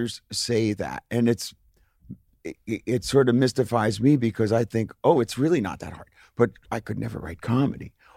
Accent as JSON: {"language": "English", "region": "New Jersey", "country": "United States", "tie": "born or raised there", "said": "And at the time, growing up in New Jersey was very different than being in Los Angeles or Manhattan"}